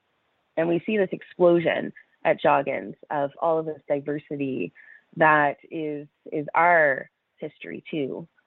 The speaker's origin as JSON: {"language": "English", "town": "Pictou", "region": "Nova Scotia", "country": "Canada", "tie": "born or raised there", "said": "I'm very excited to come back to Nova Scotia and visit my hometown of Pictou and visit the surrounding communities"}